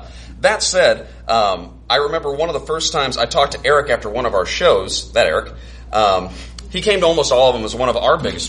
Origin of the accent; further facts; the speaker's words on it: Carbondale, Illinois, United States; My wife, Nikki, is from Springfield, and I'm from Carbondale. I like to tell people that I lived everywhere in Illinois except for Chicago